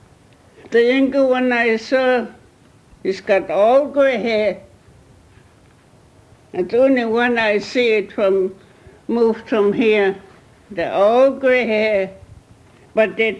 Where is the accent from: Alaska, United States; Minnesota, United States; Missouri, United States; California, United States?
Alaska, United States; Chilkat; born there; English is a second language; I was born in Chilkat. You know, Haines on this side.